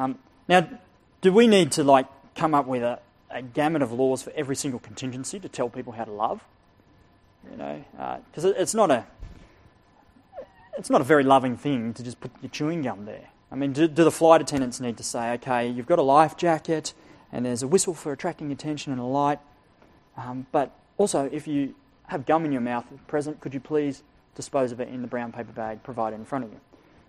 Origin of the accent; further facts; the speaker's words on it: England, United Kingdom; But yeah, we're English, so we like to have a lucky dip with the Bible.